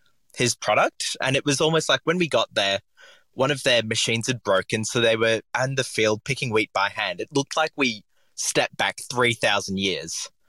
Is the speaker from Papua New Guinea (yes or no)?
yes; Papua New Guinea; I grew up in Papua New Guinea, and we were basically next to a coffee roaster.